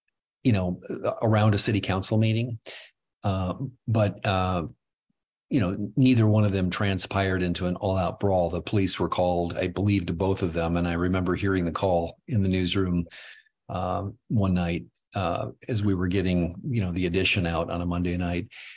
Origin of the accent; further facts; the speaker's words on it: Chicago, Illinois, United States; I come from Chicago, and, you know, I thought I'd seen some crazy stuff covering politics and government in Chicago.